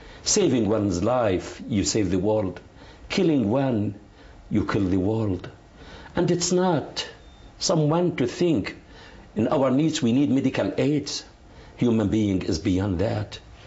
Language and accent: English; Gaza, Gaza Strip, Palestine; English is a second language; I am Palestinian from Gaza, but for 15 years.